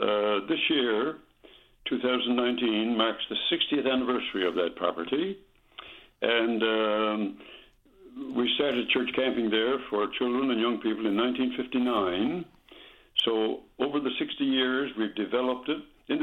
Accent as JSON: {"language": "English", "town": "Fogo", "region": "Newfoundland and Labrador", "country": "Canada", "tie": "born or raised there", "said": "Growing up in Fogo, on Fogo Island in the 1930s and 40s"}